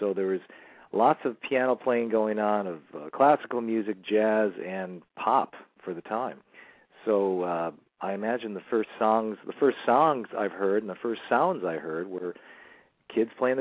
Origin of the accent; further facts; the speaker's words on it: Geneva, New York, United States; born there; Okay, well, I was born in Geneva, New York, which is the Finger Lakes region, known for the wine, which is a nice thing for the area right now.